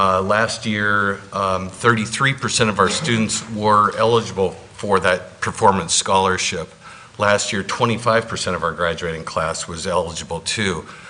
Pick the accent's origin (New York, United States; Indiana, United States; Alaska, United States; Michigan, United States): Alaska, United States; Cordova; I'm from Cordova. I'm on the school board there.